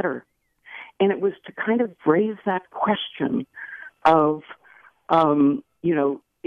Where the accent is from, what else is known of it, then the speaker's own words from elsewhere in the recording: California, United States; I'm from the Bay Area.